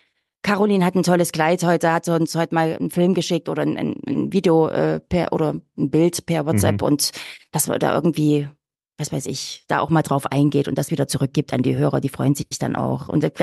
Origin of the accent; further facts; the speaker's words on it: Plauen, Saxony, Germany; ich komme selbst aus Plauen, wo unser Sendestudio auch steht.